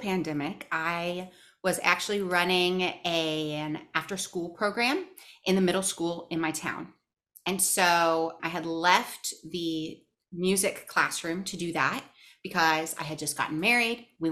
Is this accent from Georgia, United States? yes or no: no; Huntington, West Virginia, United States; now in Indiana, United States; I was born in Huntington, West Virginia. And it's right where West Virginia, Ohio, and Kentucky meet, where Marshall University is.